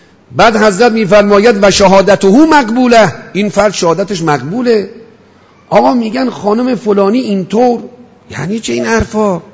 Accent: Shiraz, Fars, Iran; گفت شما کجایی هستی؟ گفتم من اهل شیراز.

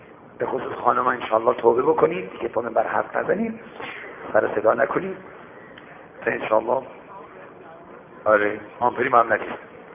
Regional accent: Shiraz, Fars, Iran; گفت شما اهل کجا هستی؟ گفتم شیراز.

